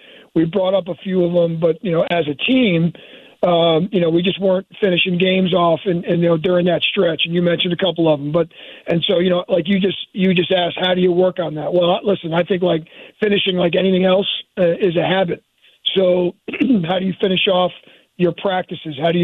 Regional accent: New Jersey, United States; I grew up in the New York area, grew up in North Jersey, and grew up a Giants fan.

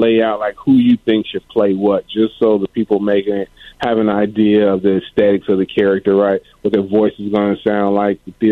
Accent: Chicago, Illinois, United States; But I'm from Chicago, man.

